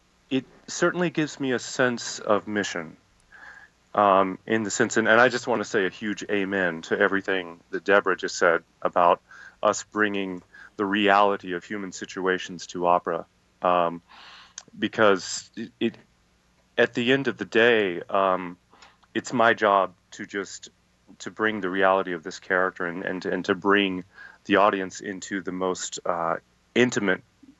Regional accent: Texas, United States; I sing in what's close to my native accent. I'm originally from Southeast Texas, and half of my family is Cajun.

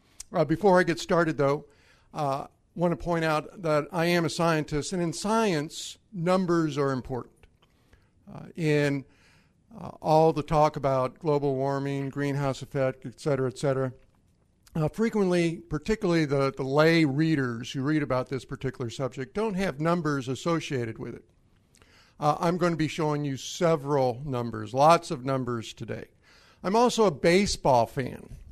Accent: St. Louis, Missouri, United States; By the way, I grew up in St. Louis listening to him pitch on KMOX.

